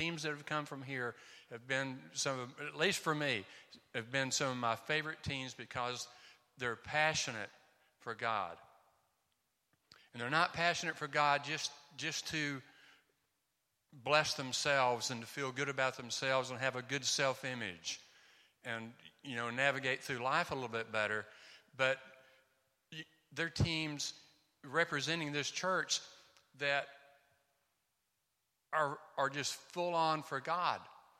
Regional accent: Tennessee, United States; now in Mozambique; We are from Tennessee in the United States of America originally. But we live in Mozambique most of the time.

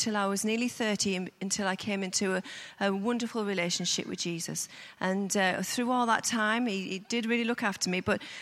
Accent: Newton Aycliffe, North East England, United Kingdom; I come from a place called Newton Aycliffe near Darlington.

